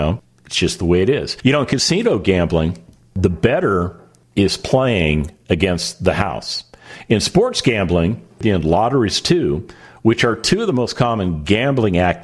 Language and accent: English; Las Vegas, Nevada, United States; But one of the things that I learned growing up in Las Vegas was that the gambling industry is not built on winners.